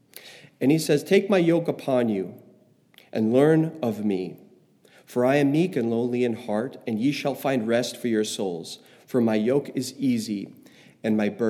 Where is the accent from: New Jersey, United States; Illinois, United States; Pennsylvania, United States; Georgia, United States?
New Jersey, United States; But growing up in New Jersey, my grandparents on my mom's side, they lived on a farm in upstate New York.